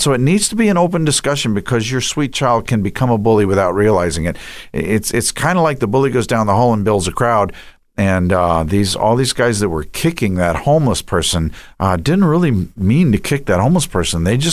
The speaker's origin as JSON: {"language": "English", "region": "New York", "country": "United States", "tie": "born or raised there", "said": "I would walk in a store in New York, I grew up in New York"}